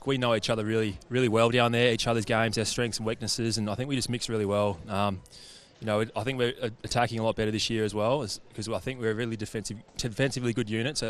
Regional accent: Tasmania, Australia; I think it's just I'm from Tassie, mate.

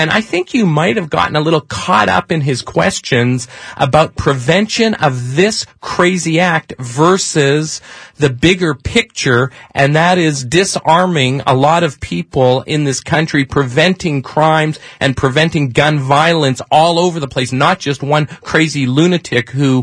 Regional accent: Canada; now in United States; I'm from Canada. It's very different in Canada.

